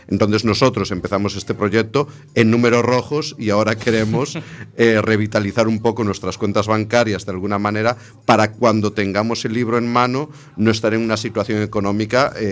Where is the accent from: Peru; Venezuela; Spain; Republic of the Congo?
Spain; A Coruña, Galicia; first language Spanish; yo soy castellano hablante, desgraciadamente me crié en una familia en la que no existe el gallego y siempre me he comunicado en castellano aquí en A Coruña.